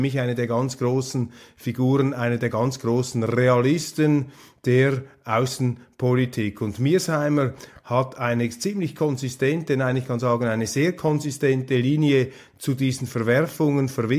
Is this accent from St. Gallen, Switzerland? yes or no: yes; Widnau, St. Gallen, Switzerland; ich komme aus Wittnau, St. Gallen, Rheintal